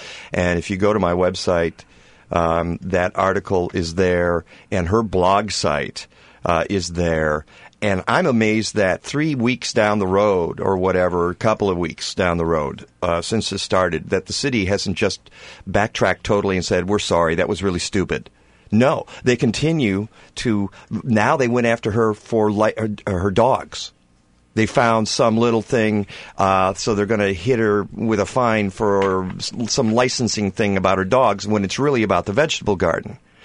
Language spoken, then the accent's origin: English; Michigan, United States; I'm from Michigan, and I'm from Oakland County, which is where Oak Park, Michigan is.